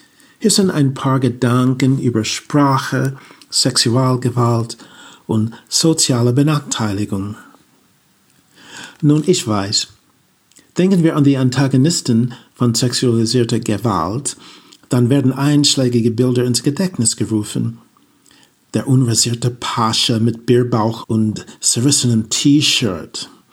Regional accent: Berlin, Germany; Ich bin eine Berliner Transfrau mit afroamerikanischen Wurzeln.

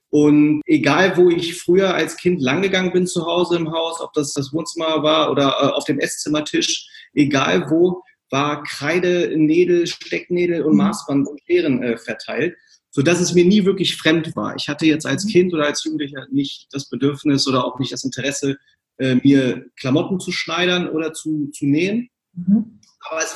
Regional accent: Braunschweig, Lower Saxony, Germany; born there; also born or lived in California; now in Hamburg, Germany; bin gebürtiger Braunschweiger. Und habe eine ganze Zeit lang in den USA gelebt, bevor ich dann von Kalifornien aus zurück nach Deutschland gekommen bin, aber nicht in meine Geburtsstadt Braunschweig zurück, sondern nach Hamburg. Hier lebe ich jetzt schon seit 10 Jahren

